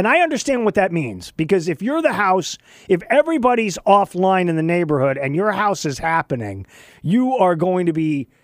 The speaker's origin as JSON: {"language": "English", "region": "Texas", "country": "United States", "tie": "born or raised there", "also_born_or_lived": "Northeast, United States / San Diego, United States", "said": "I grew up in West Texas where the weather was hot. It was hot and then it was cold. I've lived in the Northeast."}